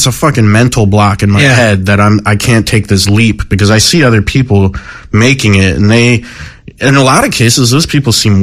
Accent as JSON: {"language": "English", "region": "Pennsylvania", "country": "United States", "tie": "born or raised there", "said": "I remember this story as a kid growing up in Pennsylvania."}